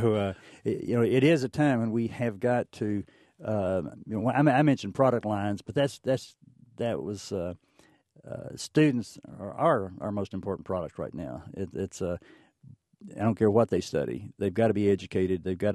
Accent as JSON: {"language": "English", "region": "Kentucky", "country": "United States", "tie": "born or raised there", "said": "in Hopkins County, where I grew up in Kentucky, the preterm birth rate was 16%."}